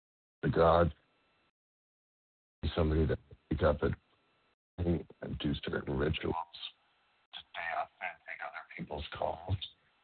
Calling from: Los Angeles, California, United States; I'm from Los Angeles.

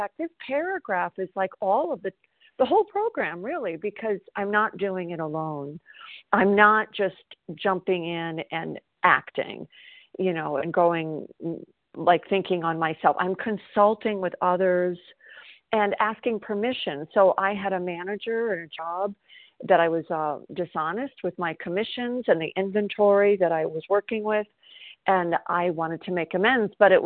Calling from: South Carolina, United States

